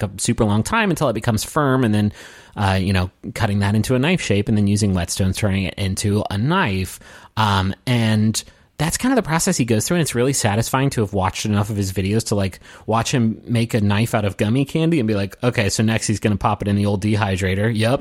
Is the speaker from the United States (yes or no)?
yes; Appalachia, United States; I think I say mobiles, but I'm from Appalachia and say like 40% of words incorrectly.